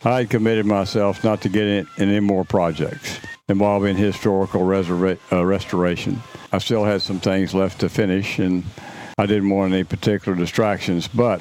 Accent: Freeport, Texas, United States; I grew up in Freeport, Texas, and there was a beautiful hotel there called the Tarpon Inn.

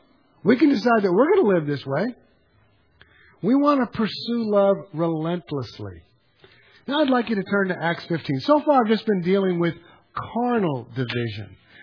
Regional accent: New York City, New York, United States; You don't have to grow up in New York City. I grew up in New York City.

